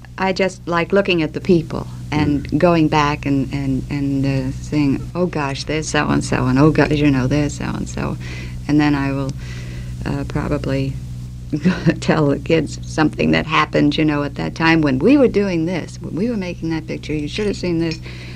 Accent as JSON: {"language": "English", "region": "New York", "country": "United States", "tie": "born or raised there", "also_born_or_lived": "Halifax, Canada", "said": "I was born in Halifax, Nova Scotia, and raised in New York, you see."}